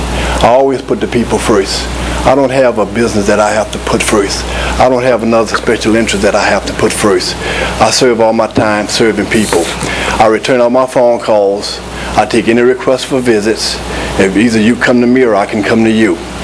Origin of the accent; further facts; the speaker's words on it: Vacherie, Louisiana, United States; I'm a candidate for the state senate. Just tell you a little bit about my history. I grew up in St. James Parish, grew up in Vashry.